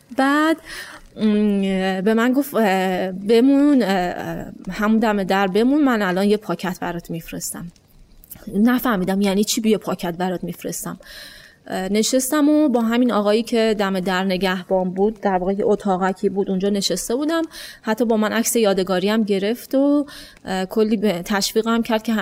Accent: Iran; من از ایران میام و سفر با دوچرخه میکنم

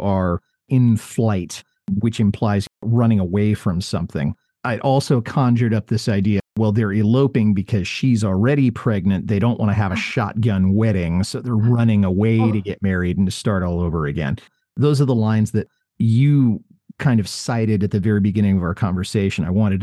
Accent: United States; And as an American, I have my own thoughts on what my country has done, both in the positive and the negative.

